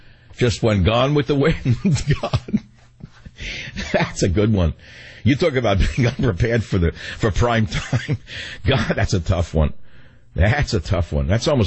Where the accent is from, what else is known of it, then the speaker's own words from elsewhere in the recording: San Francisco, California, United States; I remembered when I was going to come back to my hometown of San Francisco, I found